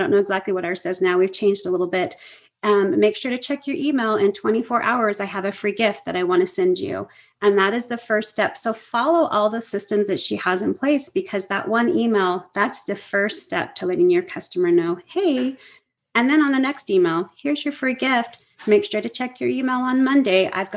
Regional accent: Seattle, Washington, United States; I like Nordstrom's. I'm from Seattle. Nordstrom's is everything.

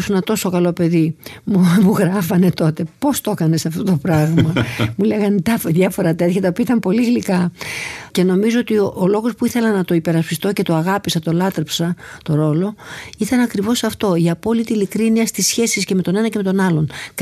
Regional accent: Thessaloniki, Central Macedonia, Greece; born there

